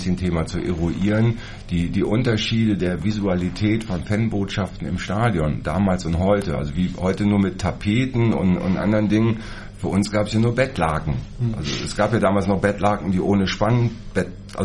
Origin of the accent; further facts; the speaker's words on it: Dresden, Saxony, Germany; Bin ich aus Dresden.